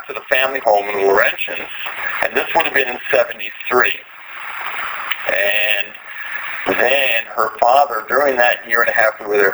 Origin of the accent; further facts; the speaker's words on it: New York City, New York, United States; now in Hopefield, Canada; and I grew up in New York City, and I didn't know anything about farming. So Carla and I moved to his farm in Hopefield, PEI.